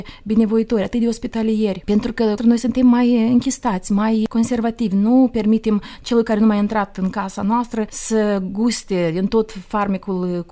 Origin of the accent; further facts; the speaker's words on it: Moldova; Suntem cu sufletul deschis și ne bucurăm că suntem moldoveni.